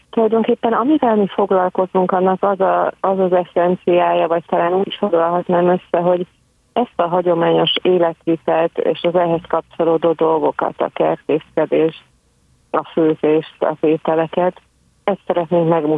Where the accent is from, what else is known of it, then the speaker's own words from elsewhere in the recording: Zalaegerszeg, Zala, Hungary; bár városon nőttem fel, tehát gyerekként Zalaegerszegen éltünk a családdal, de mindig voltak körülöttünk a falusi nagyszülők, családrokonok